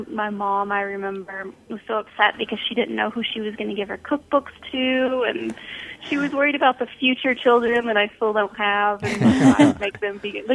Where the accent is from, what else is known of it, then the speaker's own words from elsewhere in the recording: Kentucky, United States; I grew up in the South in Kentucky with a very Southern family.